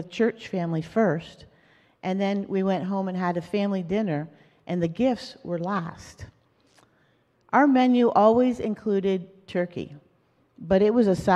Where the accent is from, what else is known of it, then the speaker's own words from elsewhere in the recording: Scarborough, Ontario, Canada; growing up in Scarborough as a first-generation Canadian